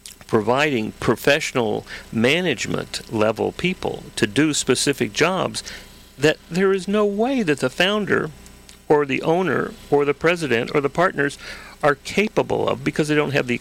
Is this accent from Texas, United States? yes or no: yes; Texas, United States; now in California, United States; I grew up in Texas. I know he will.